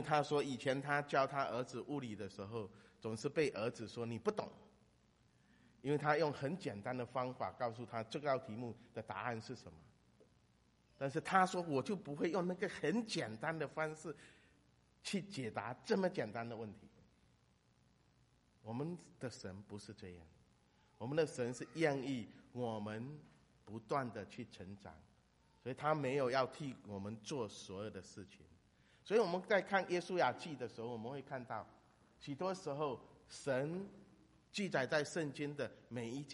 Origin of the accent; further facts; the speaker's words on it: China; 我们来自中国大陆的人应该都听过一句话